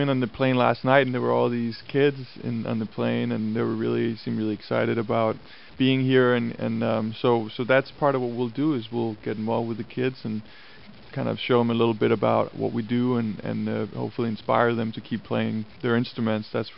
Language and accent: English; Copenhagen, Capital Region of Denmark, Denmark; English is a second language; I'm actually originally from Copenhagen, Denmark, so I go over to Denmark and play with my band there.